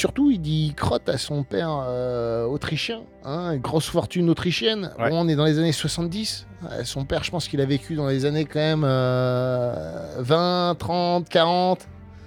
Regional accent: Muizon, Grand Est, France; on a grandi à Muison-Gueux.

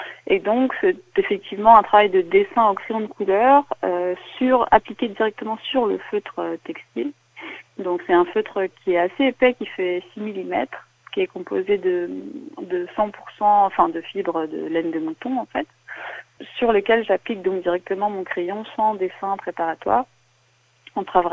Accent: Paris, Île-de-France, France; je suis française, j'ai grandi à Paris, j'ai fait 2 années de classe préparatoire à Paris après le baccalauréat, avant d'intégrer l'école de la Cambre à Bruxelles en Belgique

